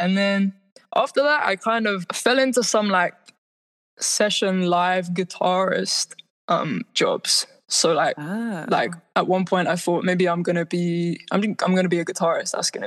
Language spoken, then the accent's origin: English; London, United Kingdom; I use she, her pronouns, and I'm from London, England.